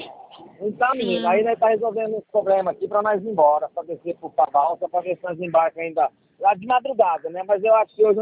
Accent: São José do Rio Preto, São Paulo, Brazil; que nem eu sou do interiorzinho, sou de São José do Rio Preto, né?

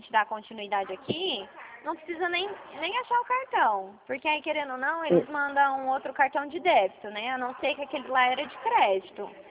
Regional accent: Dracena, São Paulo, Brazil; Eu sou de Dracena, que eu falo da Central.

